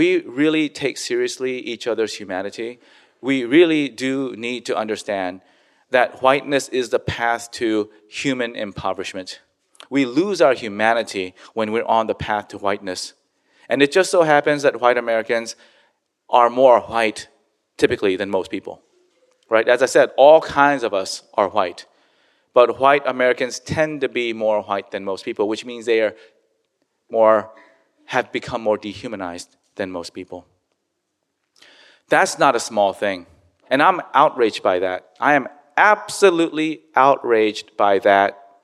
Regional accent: South Korea; You know, my home country of Korea was ruined.

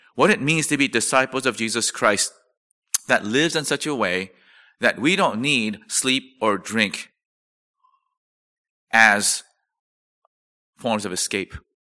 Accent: South Korea; Whether from my home country of Korea, or the U.S., or Rome

